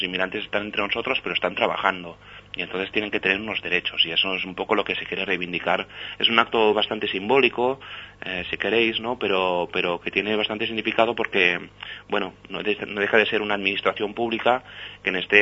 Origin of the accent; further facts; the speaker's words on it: Spain; las personas autóctonas, las personas que sí que somos españolas